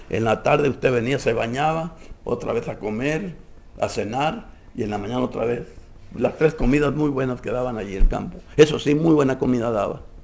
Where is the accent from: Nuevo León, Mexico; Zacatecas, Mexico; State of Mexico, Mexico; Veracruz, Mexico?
Zacatecas, Mexico; now in Empalme, Mexico; el día 7 de febrero salí de mi tierra, llegué a Empalme, salí de Zacatecas y llegué a Empalme ese mismo mes